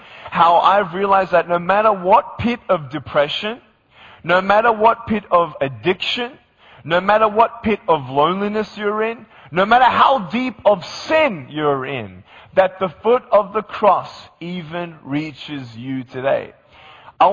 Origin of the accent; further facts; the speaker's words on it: Australia; accent: Australian; now in Los Angeles, United States; I'm still keeping my accent as much as I can. Excuse me, I've been in LA for 2.5 years now. So do I still sound Australian to you?